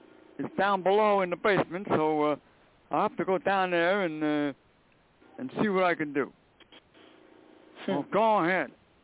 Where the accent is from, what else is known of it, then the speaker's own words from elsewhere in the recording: Brooklyn, New York, United States; I grew up in Brooklyn